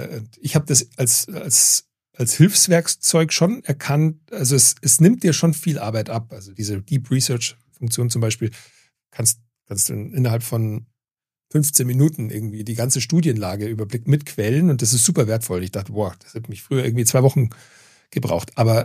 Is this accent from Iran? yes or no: no; Weilheim, Bavaria, Germany; Also meine Heimatstadt auch noch. Kleine Stadt, also super Zufall wieder.